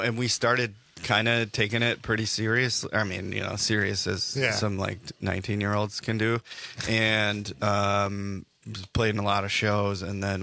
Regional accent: Cedarburg, Wisconsin, United States; So I grew up in Cedarburg. It's a suburb of Milwaukee.

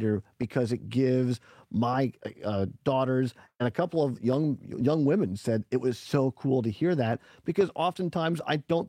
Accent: Richland Center, Wisconsin, United States; I mean, I grew up in Richland Center, so I'm a Southwest Wisconsin kid myself, but coming from that rural area

